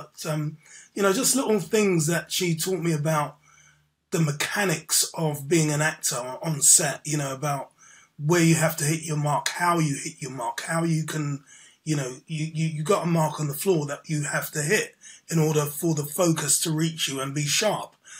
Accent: Camden Town, London, United Kingdom; I grew up in Chalk Farm, Camden Town. I was born in Camden Town, Camden Square, and then I grew up around, you know, a mixture of a triangle of Camden Town, Regent's Park, and Chalk Farm.

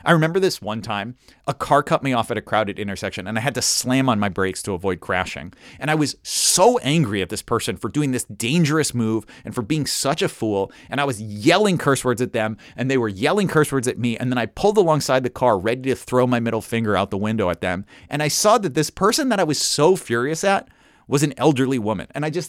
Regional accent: New York City, New York, United States; I grew up in New York City, and so one of the big differences between my childhood and friends who grew up in other places is how little time I spent in cars.

